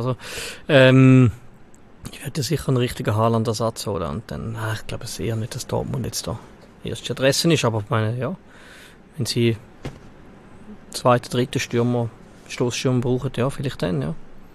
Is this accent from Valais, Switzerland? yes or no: yes; Valais, Switzerland; Gut als Walliser.